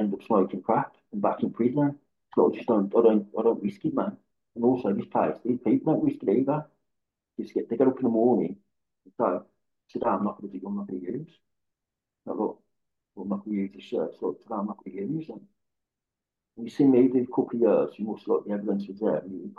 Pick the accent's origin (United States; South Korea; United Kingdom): United Kingdom; Handsworth, West Midlands; But I'm from Handsworth, so I grew up in Neatshorns, moved to Shoreditch a few years, and moved to Handsworth when I was 15.